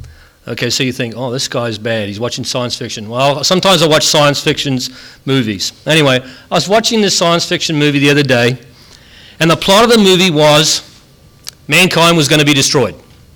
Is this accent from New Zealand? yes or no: yes; New Zealand; citizen. Kinda. I'm still a Kiwi. Can't be changed.